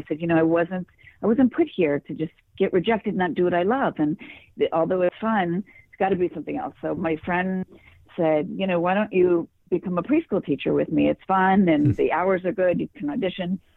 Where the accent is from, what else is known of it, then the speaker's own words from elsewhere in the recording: Los Angeles, California, United States; And I grew up in Los Angeles.